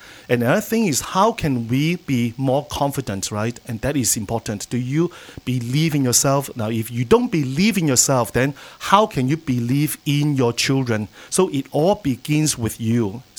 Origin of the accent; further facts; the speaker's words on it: Singapore; now in Phuket, Thailand; Phuket is my home. I'm originally from Singapore, and I always share with people that now Phuket is my home.